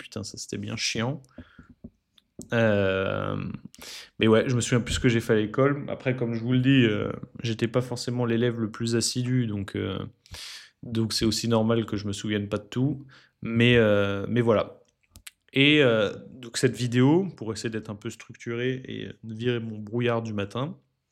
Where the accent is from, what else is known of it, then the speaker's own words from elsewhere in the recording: France; born there; Je suis français depuis un millénaire, je suis né ici, mais j'y ai jamais vraiment vécu.